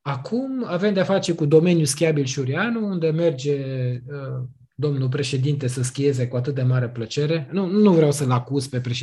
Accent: Cugir, Alba County, Romania; Eu sunt din Cugir deloc. Iar copilăria mi-am petrecut-o la Șuriană.

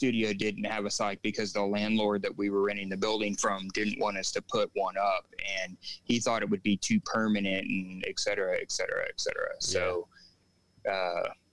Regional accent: Texas, United States; we moved here. We're transients. We're actually from the San Antonio-Houston area.

